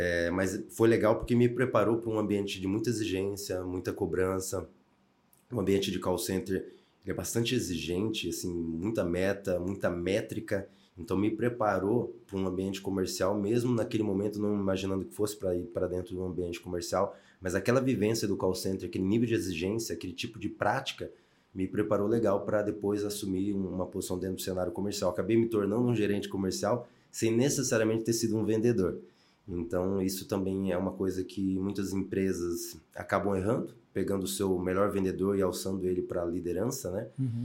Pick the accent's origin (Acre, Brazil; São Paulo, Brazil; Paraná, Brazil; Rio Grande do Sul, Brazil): São Paulo, Brazil; Bauru; Sou do interior também, né? Aqui de Bauru, mais para dentro do estado ainda.